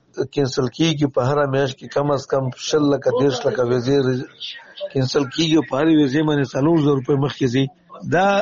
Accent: Nangarhar, Afghanistan; زه یو افغان یم د ننګرهار ولایت څخه

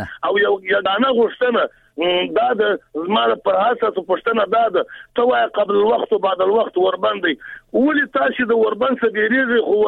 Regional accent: Afghanistan; خبره دا چې موږ افغانان یو نظر ورکوم، زه پښتون د چا سره لرم

